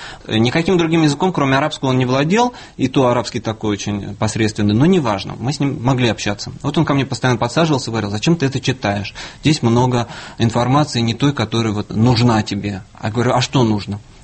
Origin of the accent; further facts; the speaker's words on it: Moscow, Russia; я москвич.